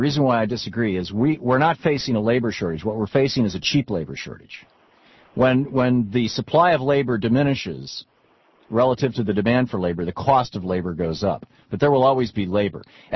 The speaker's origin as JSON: {"language": "English", "region": "Michigan", "country": "United States", "tie": "born or raised there", "said": "And I remember in growing up in Michigan, Blue Cross Blue Shield, our health insurance company that my dad had because he worked in a union shop, was a nonprofit corporation."}